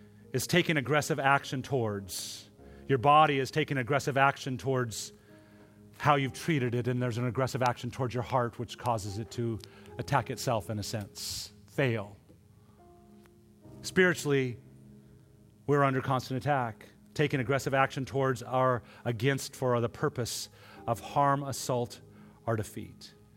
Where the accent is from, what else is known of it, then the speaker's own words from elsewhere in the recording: Montana, United States; Growing up in Montana, this has significance to me because as you walk through Montana, there are springs of water all over the woods.